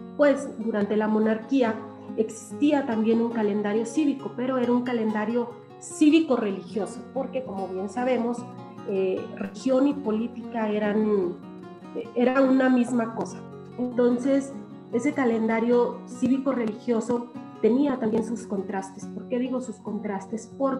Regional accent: Sain Alto, Zacatecas, Mexico; yo soy originaria de Sain Alto, y que tenemos la inquietud de hablar de los lugares donde nacimos

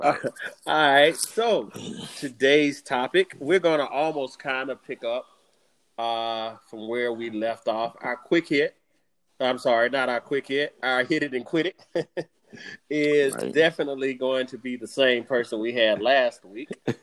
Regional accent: South Carolina, United States; So he then came to my home state, good old South Carolina.

